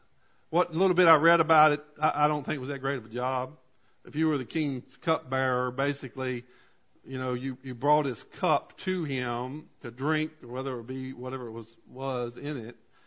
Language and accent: English; Virginia, United States; There for a while, I was receiving the Page News, because that's my hometown, Page County. That's where I grew up, so to speak. It ain't my hometown now, but it was then.